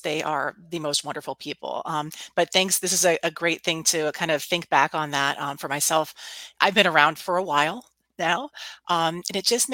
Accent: Pittsburgh, Pennsylvania, United States; I'm from Pittsburgh, Pennsylvania, and was going to the local university, Duquesne University here for music ed.

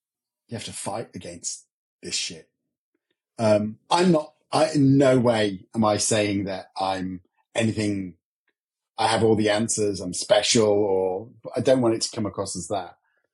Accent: Nottingham, East Midlands, United Kingdom; also born or lived in Australia; And I grew up in Nottingham. I thought Nottingham was the greatest place on the planet.

